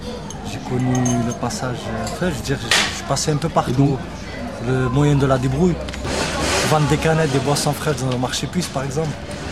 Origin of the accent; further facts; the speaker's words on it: France; French is a second language; also born or lived in Morocco; Je suis né au Maroc. Donc, j'ai vu un peu la vie au Maroc. Je suis arrivé tout petit ici, donc j'ai connu la période où on ne parle pas bien français